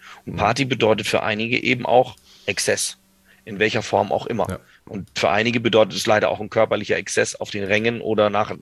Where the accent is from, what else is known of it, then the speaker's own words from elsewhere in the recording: Kiel, Schleswig-Holstein, Germany; Oder auch jetzt, ich komme selber aus Kiel.